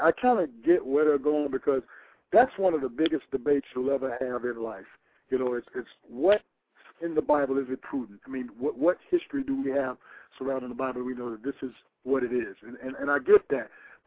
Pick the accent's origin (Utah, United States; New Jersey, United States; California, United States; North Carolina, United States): California, United States; Los Angeles; Oh, man, I'm from